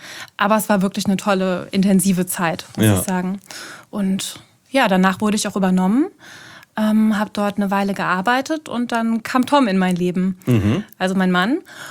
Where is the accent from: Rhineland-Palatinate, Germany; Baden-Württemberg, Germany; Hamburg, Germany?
Rhineland-Palatinate, Germany; Neuwied; Ich bin in Block aufgewachsen, war in Engers in der Grundschule und später dann am Werner-Heisenberg-Gymnasium in Neuwied.